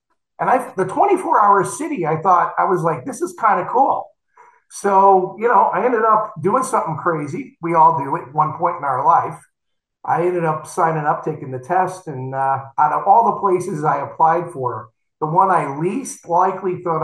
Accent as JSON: {"language": "English", "town": "Waterbury", "region": "Connecticut", "country": "United States", "tie": "born or raised there", "said": "No, I grew up in Waterbury, Connecticut"}